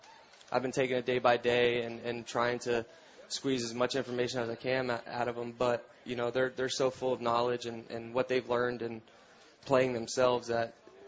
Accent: Florida, United States; Well, I'm from Florida. I went to school

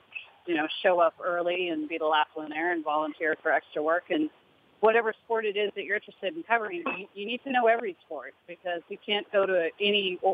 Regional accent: California, United States; I'm a Californian, so I was looking to get home

